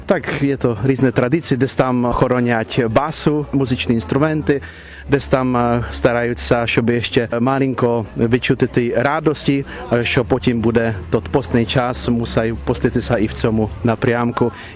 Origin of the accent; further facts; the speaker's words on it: Slovakia; now in Ukraine; Я хоча походжу зі Словакії